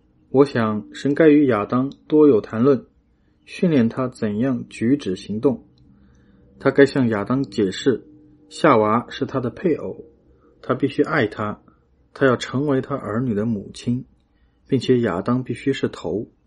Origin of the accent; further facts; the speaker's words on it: China; 我在中国长大时，我们常常用泥土这样做出玩偶